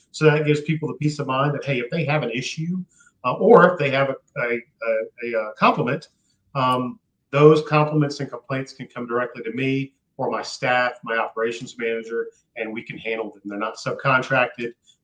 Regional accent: Louisiana, United States; So I'm originally from Louisiana.

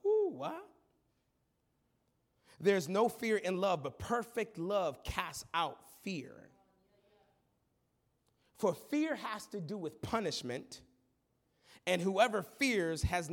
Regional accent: Michigan, United States; I grew up in Southwest Michigan. There is a spirit of indifference in this region.

